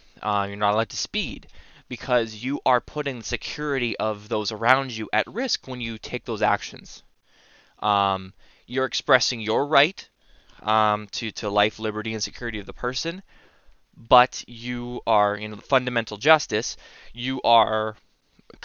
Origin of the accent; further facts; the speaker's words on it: Canada; It deals with treatment of Canadians and what we as Canadian citizens expect and must be done for and to us when we come across the legal system.